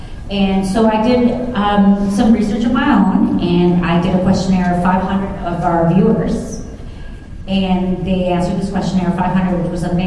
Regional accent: Dallas, Texas, United States; You know, I grew up in Dallas, Fort Worth, and I remember some ice storms, but nothing like what we've had the last couple of years.

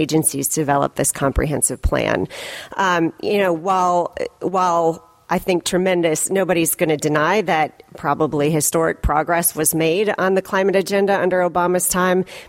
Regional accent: Iowa, United States; in light of all the deaths that have occurred in my home state of Iowa

